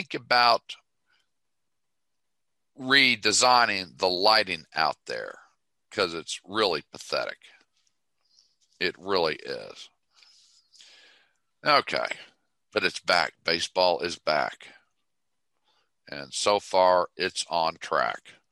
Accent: Tulsa, Oklahoma, United States; You know, as a child, youngster growing up in Tulsa

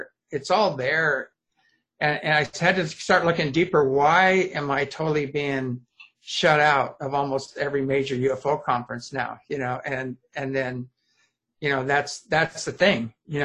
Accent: Apple Valley, California, United States; But that area, that I was raised in Apple Valley, California, right there.

